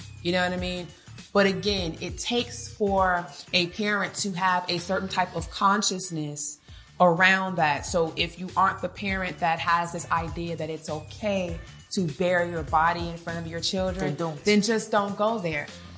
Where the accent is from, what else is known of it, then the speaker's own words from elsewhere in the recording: United States; I'm from America and I'm here in Nigeria